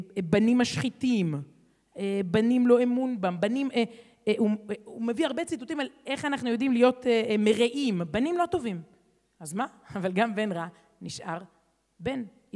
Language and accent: Hebrew; Herzliya, Tel Aviv District, Israel; ובילדותי בהרצליה, ילדה אשכנזיה, הרצליה, חילונית